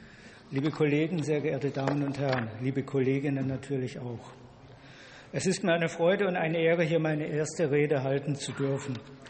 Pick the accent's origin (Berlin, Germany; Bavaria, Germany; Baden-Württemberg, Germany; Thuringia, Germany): Baden-Württemberg, Germany; Pforzheim; auch in kleineren Großstädten wie meiner Heimatstadt Pforzheim ist der Wohnungsmarkt leergefegt.